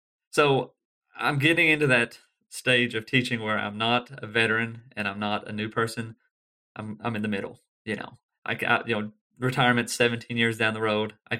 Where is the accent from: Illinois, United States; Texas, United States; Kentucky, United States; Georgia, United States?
Kentucky, United States; You know, I'm from Rockcastle County. I lived and grew up on the western side of Rockcastle County, and now I live in Lincoln County, which is, you know, literally like 3 miles from where I grew up.